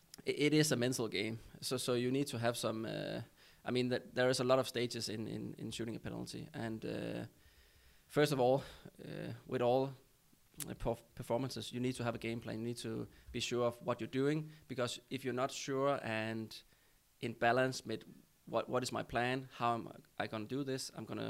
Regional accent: Denmark; and also we are from Denmark, and it was probably the worst World Cup ever in Danish history.

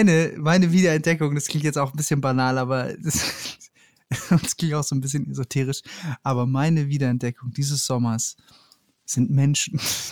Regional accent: Heidelberg, Baden-Württemberg, Germany; ich war in Heidelberg und das ist ja meine Heimatstadt.

